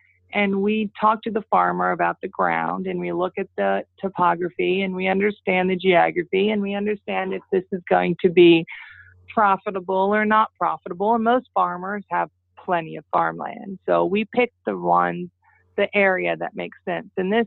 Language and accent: English; Northwest, United States; And it's because I'm from the Northwest. I know what manufacturing jobs look like.